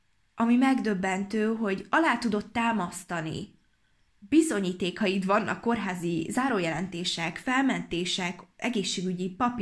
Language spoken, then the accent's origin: Hungarian; Hungary; Nyilván a kiejtésem nem 100%-os, hiszen magyar vagyok, nem angol.